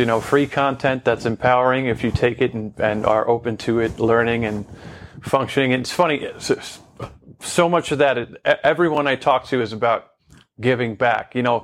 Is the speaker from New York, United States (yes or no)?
yes; New York, United States; accent: Long Island; I guess since I lost my Long Island accent, we can do it now, right?